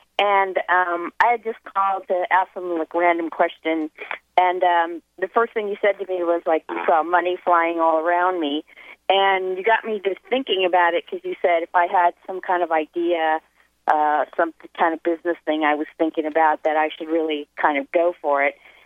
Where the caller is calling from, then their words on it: Tehachapi, California, United States; It's up in the mountains, Tehachapi, California.